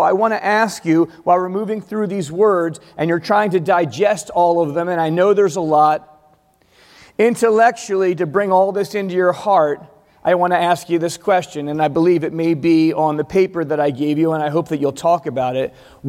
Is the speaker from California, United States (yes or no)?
no; Philadelphia, Pennsylvania, United States; Like, boom, like, I don't know, I'm from Philly, so I don't like to fight